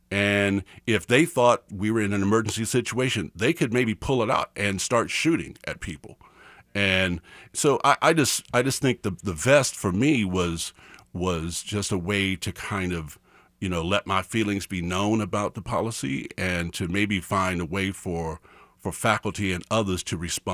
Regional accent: Kansas, United States; I grew up in Kansas. And so Kansas, I'm not a professor that came from out of state and just happened to take a job here. I grew up in Kansas.

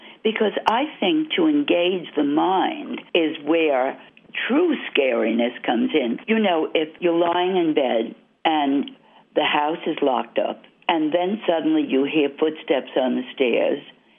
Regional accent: New York, United States; I'm from the Bronx in New York, and it was country. There was actually a farm around the corner

